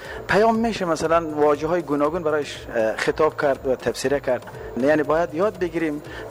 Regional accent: Afghanistan; از ولایت غور.

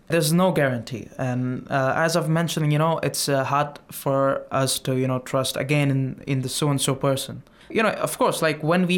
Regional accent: India; English is a second language; from India.

